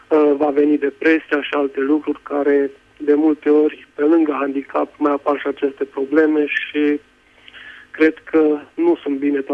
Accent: Arad, Arad County, Romania; sunt din Arad.

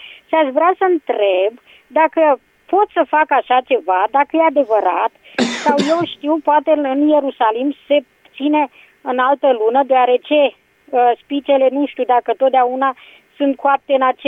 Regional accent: Bucharest, Romania; din București.

